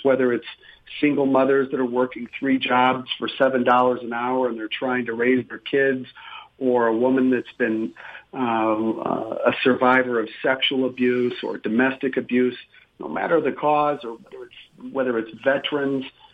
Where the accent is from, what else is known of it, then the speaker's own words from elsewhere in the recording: Phoenix, Arizona, United States; I'm from Phoenix, Arizona.